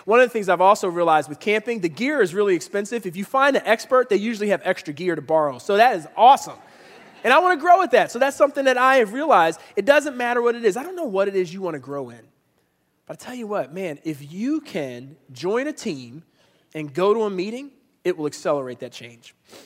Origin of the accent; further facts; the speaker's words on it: Philadelphia, Pennsylvania, United States; I grew up in Philadelphia, in the city, and for some reason in the concrete streets of Philadelphia, there wasn't a lot of tent camping at night.